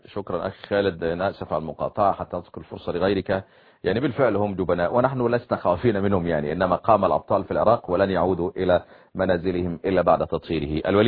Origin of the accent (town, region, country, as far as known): Egypt